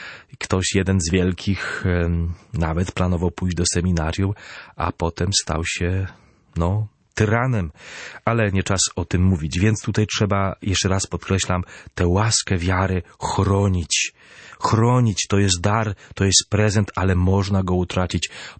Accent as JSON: {"language": "Polish", "town": "Władysławowo", "region": "Pomeranian Voivodeship", "country": "Poland", "said": "U nas na Kaszubach mówi się metrzimume z błega. My trzymamy z Bogiem. W herbie mojego miasta Władysławowa"}